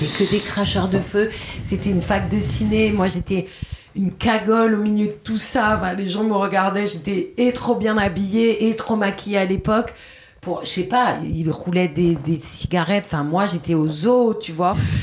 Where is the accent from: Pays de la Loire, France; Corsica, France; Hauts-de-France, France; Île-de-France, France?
Corsica, France; chez moi en Corse